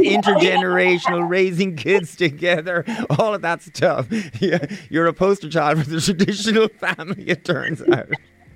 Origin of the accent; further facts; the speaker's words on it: Ireland; one of the lovely things about being Irish in that situation is being able to tell Ireland's story around LGBTI rights